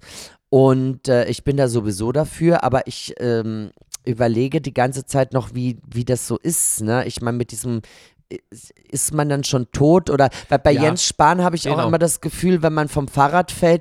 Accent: Gmünd, Austria; Bei uns in Österreich heißt das ja Fasching.

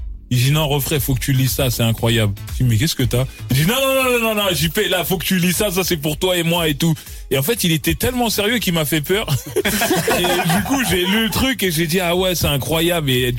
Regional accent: France; nous on est des Français lambda.

